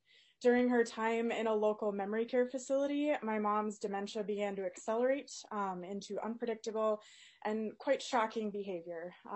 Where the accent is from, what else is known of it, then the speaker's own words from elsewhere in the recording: Duluth, Minnesota, United States; I'm from Duluth, Minnesota.